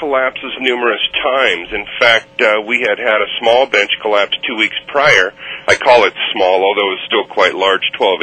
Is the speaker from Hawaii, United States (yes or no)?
yes; Hawaii, United States